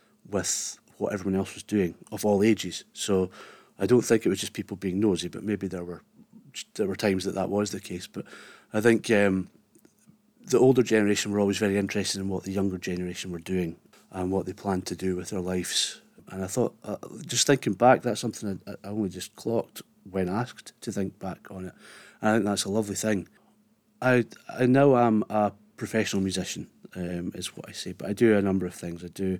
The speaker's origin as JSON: {"language": "English", "town": "Carradale", "region": "Scotland", "country": "United Kingdom", "tie": "born or raised there", "said": "thinking back to growing up in Carradale"}